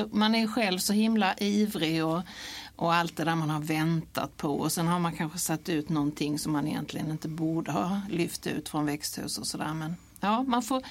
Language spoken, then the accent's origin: Swedish; Blekinge, Sweden; accent: southern Swedish dialect; jag brukar ju säga att jag är från Blekinge, så att det är någon sån här uppblandning mellan, ja, det är någon sydsvensk dialekt jag har.